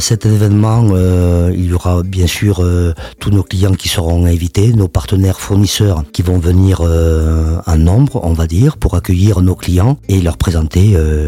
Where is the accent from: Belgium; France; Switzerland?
France; Périgueux, Nouvelle-Aquitaine; Je suis natif de Prigorieux.